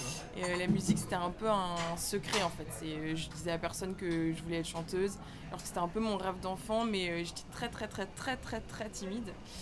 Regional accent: Strasbourg, Grand Est, France; À Strasbourg. Moi je viens de Strasbourg.

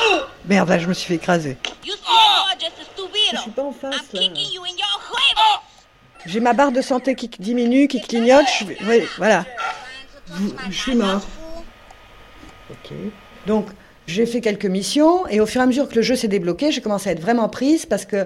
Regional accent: Cannes, Provence-Alpes-Côte d'Azur, France; c'est peut-être parce que je suis de Cannes

